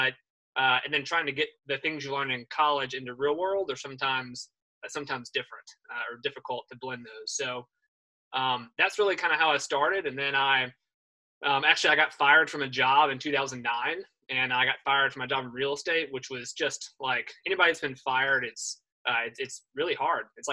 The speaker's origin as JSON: {"language": "English", "region": "Oklahoma", "country": "United States", "tie": "born or raised there", "also_born_or_lived": "Alabama", "said": "I grew up in Oklahoma originally, and then Alabama, and so moved kind of all in the Southeast."}